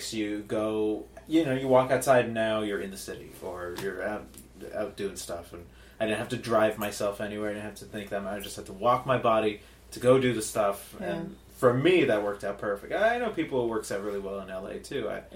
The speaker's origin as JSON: {"language": "English", "region": "Texas", "country": "United States", "also_born_or_lived": "Denton / Austin", "said": "I mean, I'm just from Texas, from South Texas, and I went to Denton, Texas. And I was in Austin, Texas, like the most chill place in the whole time."}